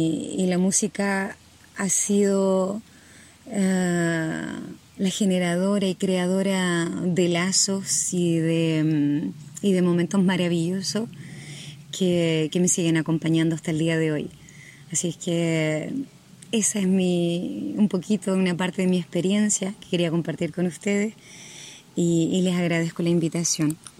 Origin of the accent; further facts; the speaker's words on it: Tomé, Biobío, Chile; soy música cantautora chilena, originaria del sur, de Tomé.